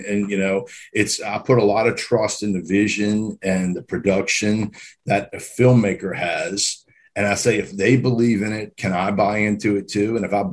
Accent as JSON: {"language": "English", "town": "New Orleans", "region": "Louisiana", "country": "United States", "tie": "born or raised there", "said": "And I grew up in New Orleans, so I grew up in a melting pot kind of city."}